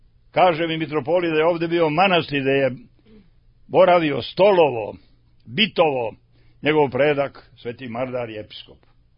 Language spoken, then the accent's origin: Serbian; Valjevo, Serbia; born there; Ali sam rođen u Valjevskom kraju.